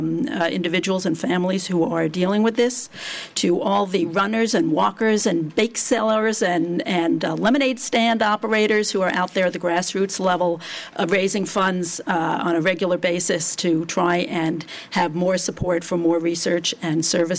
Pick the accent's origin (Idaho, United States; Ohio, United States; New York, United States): New York, United States; some iconic buildings like the Empire State Building in my hometown of New York were lit up with blue lights